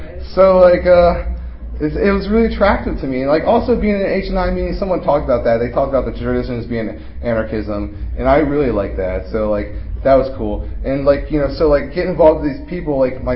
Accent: Baltimore, Maryland, United States; So I was like, hey man, like I'm from Baltimore too.

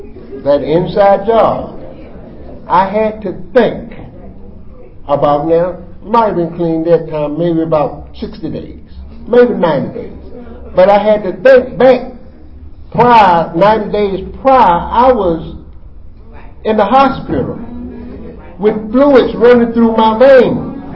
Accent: Raleigh, North Carolina, United States; moved away as an adult; And I left my hometown, someplace where and we always talk about the inside change. I left Raleigh far enough that if I really wanted to get back, I could have got on the highway and walked.

